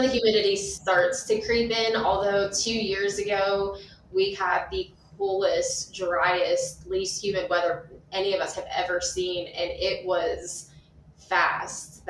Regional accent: Pennsylvania, United States; moved away; I mean, I'm from Pennsylvania originally and you couldn't pay me to move back up there at any time of the year, but especially right now.

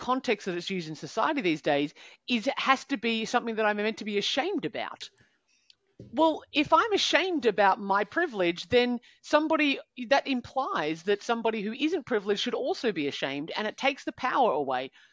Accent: Australia; born there; I was born in Australia.

